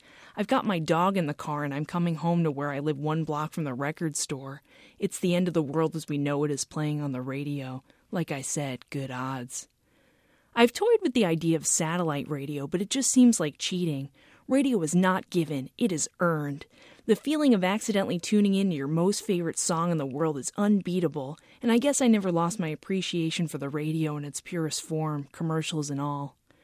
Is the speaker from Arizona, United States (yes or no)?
no; Long Island, New York, United States; because we are both from Long Island and share a similar last name.